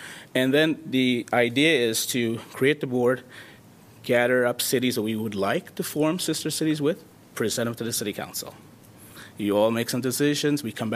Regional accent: Muscatine, Iowa, United States; now in Iowa City, United States; I'm from Iowa City. I grew up in Muscatine, Iowa.

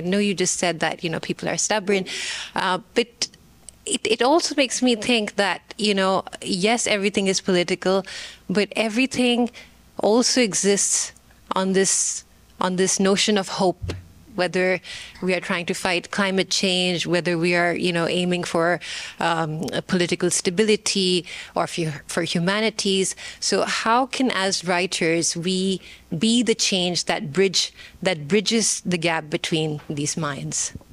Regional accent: Pakistan; I'm originally from Pakistan

